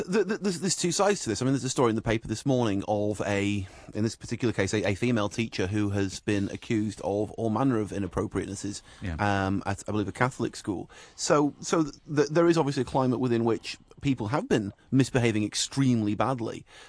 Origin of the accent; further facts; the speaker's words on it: England, United Kingdom; people would just think I was being creepy because I'm English.